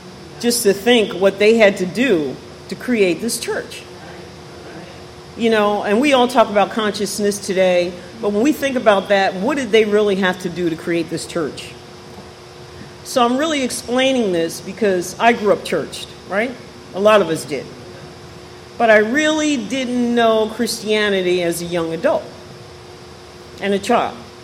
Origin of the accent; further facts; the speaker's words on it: New Jersey, United States; born there; So I was born in Monmouth County, New Jersey.